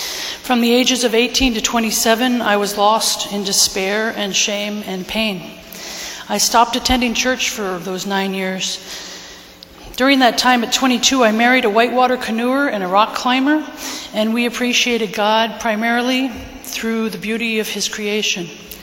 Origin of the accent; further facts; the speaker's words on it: Washington, District of Columbia, United States; born there; I was born in Washington, D.C. almost 50 years ago.